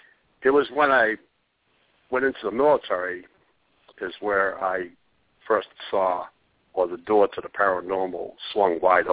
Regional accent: New England, United States; moved away as an adult; I'm actually from New England, and I retired down here.

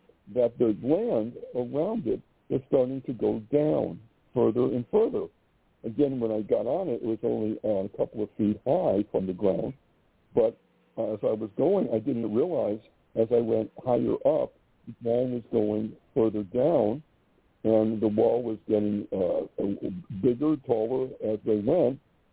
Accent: Springfield, Massachusetts, United States; I'm from Springfield, Massachusetts, so Cape Cod was a place where we might go on vacation.

